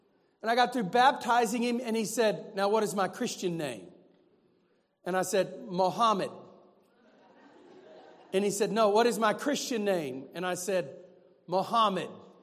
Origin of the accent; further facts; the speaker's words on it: Texas, United States; I'm from East Texas, not real smart people.